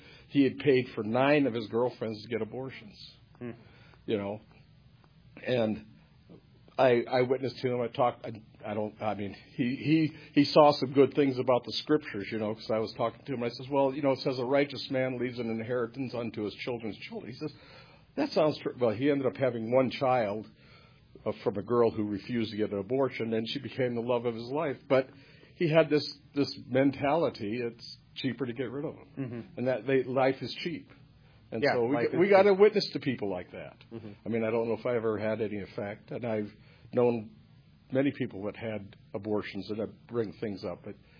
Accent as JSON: {"language": "English", "region": "Michigan", "country": "United States", "said": "Well, I'm from Michigan, and you know we would never do anything rash to our governor or anybody else."}